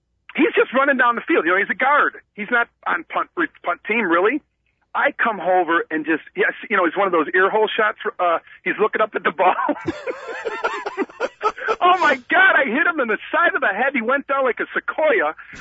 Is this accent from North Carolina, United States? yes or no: no; Chicago, Illinois, United States; I'm from Chicago, and I get to play against the 85 Bears.